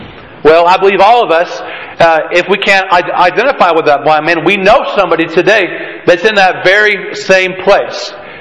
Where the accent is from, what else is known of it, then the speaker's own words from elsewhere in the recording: Idaho, United States; born there; also born or lived in Australia; Although I was born in Idaho, I lived in Australia. My mom is from Australia, so I'm not, you know, I've got dual citizenship there